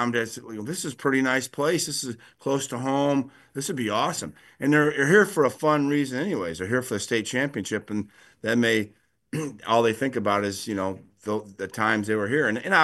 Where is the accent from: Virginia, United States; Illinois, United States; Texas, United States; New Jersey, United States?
Illinois, United States; Rockford; I grew up in Rockford, so not far from where you're at right now.